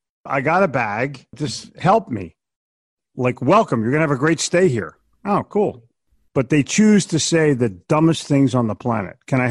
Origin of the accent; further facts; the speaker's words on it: Philadelphia, Pennsylvania, United States; I grew up in Philadelphia